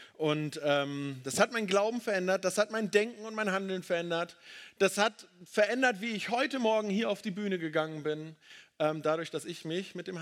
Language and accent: German; Lower Saxony, Germany; Ich bin in einer Baptistengemeinde in Ostfriesland aufgewachsen.